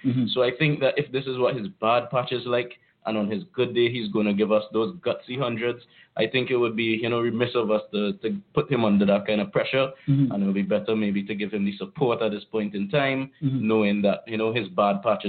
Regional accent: St. Augustine, Trinidad & Tobago; moved away as an adult; now in Barbados; I'm actually from Trinidad, but no, I'm not from Togo. I'm from St. Augustine. Yes, so I'm in Barbados for a few years now.

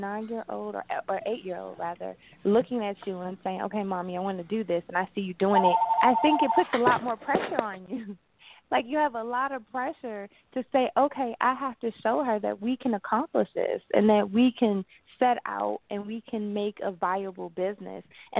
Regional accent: Washington, District of Columbia, United States; Because I grew up in Washington, D.C., And a lot of times we were raised that you went and worked for the government

